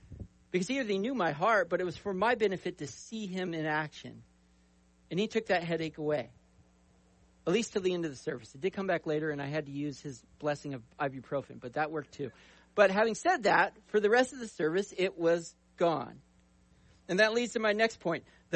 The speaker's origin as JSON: {"language": "English", "town": "San Jose", "region": "California", "country": "United States", "tie": "born or raised there", "said": "When I was a little kid, we grew up in the Bay Area down in San Jose."}